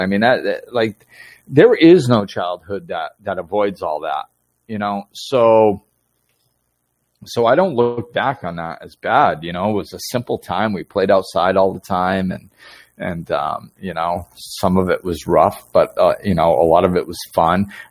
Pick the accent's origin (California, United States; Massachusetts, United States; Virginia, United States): Massachusetts, United States; Gardner; also born or lived in Florida; And I said, I just spent 10 years in Florida. I said, but I grew up in Massachusetts. And he goes, oh, no kidding. What town did you grow up in? And I said, Gardner.